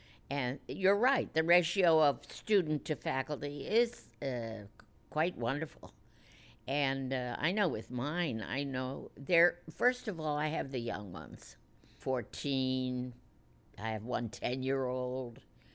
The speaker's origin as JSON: {"language": "English", "town": "Washington", "region": "District of Columbia", "country": "United States", "said": "I've never been away from home either. Washington, D.C. I came from Washington. I had never been away."}